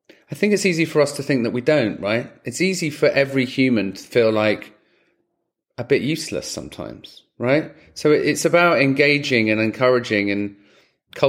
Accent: London, United Kingdom; moved away; Obviously, I came from London over here and never thought I'd live in a different country.

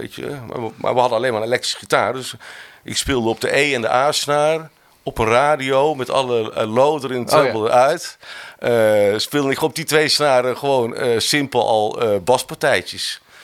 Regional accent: Uden, North Brabant, Netherlands; En die jongen komt uit Uden, waar ik ben opgegroeid.

